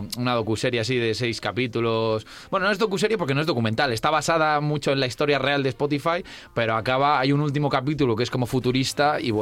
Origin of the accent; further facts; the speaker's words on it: Madrid, Community of Madrid, Spain; de madre vasca, pero yo soy madrileño. No soy gato totalmente, como dicen, ¿no? Que si tus dos padres no son madrileños, no es gato del todo.